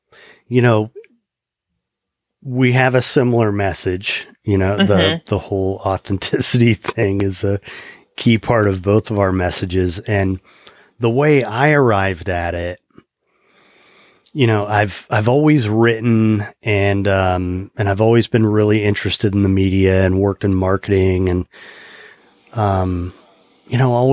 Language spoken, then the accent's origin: English; Indiana, United States; I had a feeling you were a Midwesterner. I'm from Indiana.